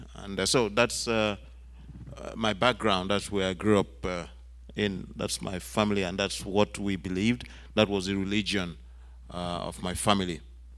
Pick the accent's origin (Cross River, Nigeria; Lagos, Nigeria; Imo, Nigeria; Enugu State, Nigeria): Lagos, Nigeria; born there; Yeah, I was born in Lagos, Nigeria. It's on the sea, just on the Atlantic.